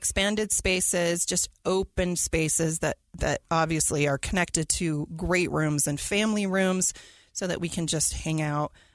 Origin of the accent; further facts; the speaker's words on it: Utah, United States; And, you know, if being born and raised in Utah, we all have a little sticker shock, and we think things are very expensive.